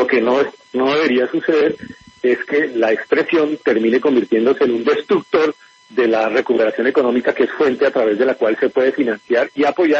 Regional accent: Colombia

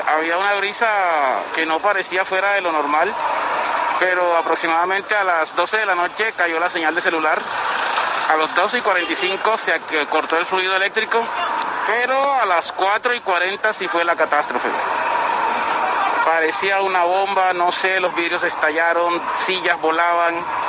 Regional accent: San Andrés, San Andrés and Providencia, Colombia; Yo soy de San Andrés Islas.

